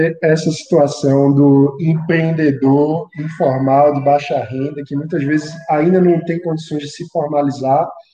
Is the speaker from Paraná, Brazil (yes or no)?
no; Recife, Pernambuco, Brazil; Eu que venho do Recife, onde a gente tem uma deficiência crônica de transporte público